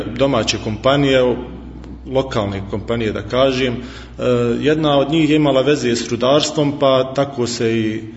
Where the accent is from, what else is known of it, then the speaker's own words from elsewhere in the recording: Budoželje, Federation of Bosnia and Herzegovina, Bosnia & Herzegovina; rodom sam sa Budoželja, gdje sam i odrastao do 98. kada smo preselili u Vareš Majdan. Tu sam završio osnovnu školu, srednju sam završio u Varešu, također gimnaziju.